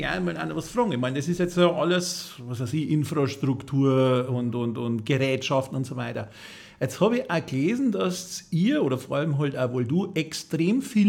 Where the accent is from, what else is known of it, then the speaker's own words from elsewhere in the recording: Edenstetten, Bavaria, Germany; Ich komme aus Edenstetten da. Ich habe eine Brauerei in Edenstetten drin gehabt